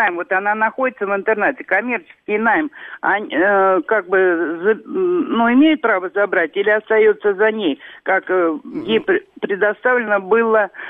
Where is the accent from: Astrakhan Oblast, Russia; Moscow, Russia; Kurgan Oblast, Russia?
Moscow, Russia; я из Москвы.